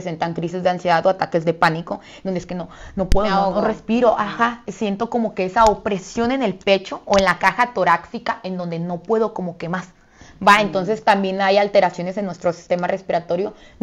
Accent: Mexico; la verdad es que como buenos mexicanos, va, siempre comemos a veces un poquito mal

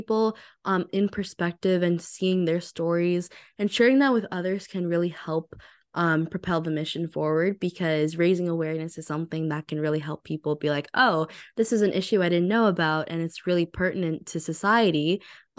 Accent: California, United States; I'm from the Bay Area myself, and I know that people are pretty privileged here.

